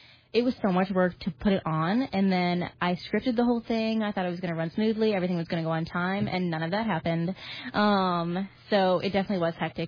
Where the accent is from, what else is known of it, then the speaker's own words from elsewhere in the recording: Bourbonnais, Illinois, United States; at a different radio station, like, in my hometown in Bourbonnais